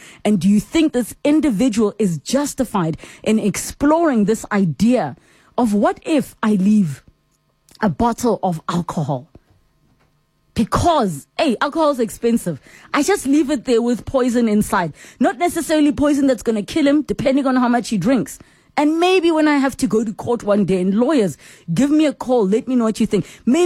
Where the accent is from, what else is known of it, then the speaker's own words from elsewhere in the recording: South Africa; as a South African